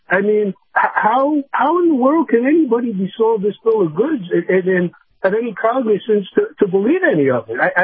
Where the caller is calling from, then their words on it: Sarasota, Florida, United States; calling from Sarasota, Florida.